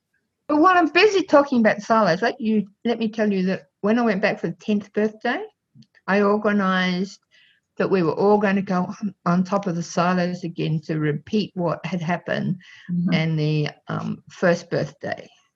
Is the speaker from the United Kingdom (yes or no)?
no; Ireland; I'm not middle class to start off with. I'm actually Irish working class, with a long history of colonisation behind me